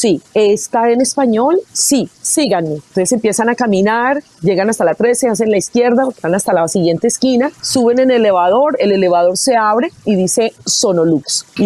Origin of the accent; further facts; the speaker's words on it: Colombia; moved away; es un poco sentir que sigo siendo colombiana, que como que no, una parte mía jamás se ha ido de Colombia.